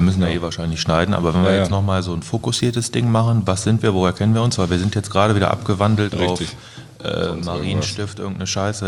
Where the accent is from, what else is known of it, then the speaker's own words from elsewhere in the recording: Braunschweig, Lower Saxony, Germany; born there; Ich bin auch in Braunschweig geboren, genau wie Nils.